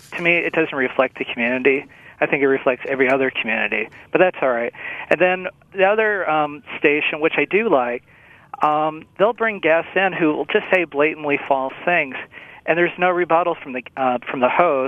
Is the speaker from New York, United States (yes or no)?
no; Wisconsin, United States; Yeah, and anyway, I'm from Wisconsin originally, so I spend 2 hours with you every morning, and I just love you guys.